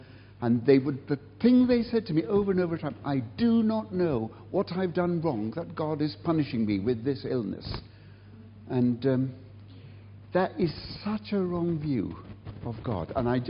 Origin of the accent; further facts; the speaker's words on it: England, United Kingdom; It's a word that very few of us as English people have ever known.